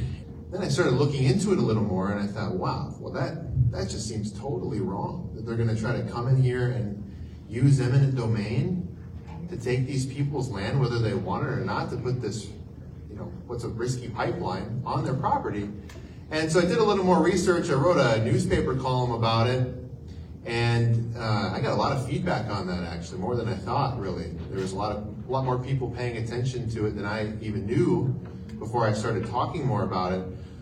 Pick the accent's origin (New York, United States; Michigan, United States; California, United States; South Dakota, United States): South Dakota, United States; Dell Rapids; I'm from Del Rapids. I'm the Speaker of the House.